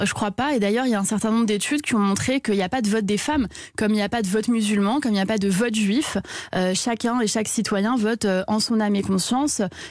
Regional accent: Paris, Île-de-France, France; born there; je suis parisienne, je suis née à Paris, mais je suis d'origine corse, mon père est corse, et je vais régulièrement à Ajaccio

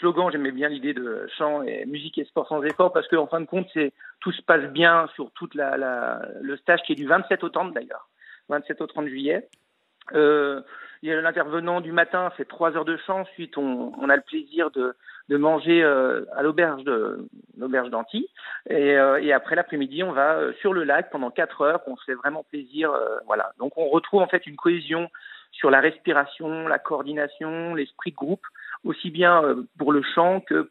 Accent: Auvergne-Rhône-Alpes, France; moi je suis originaire de Haute-Savoie

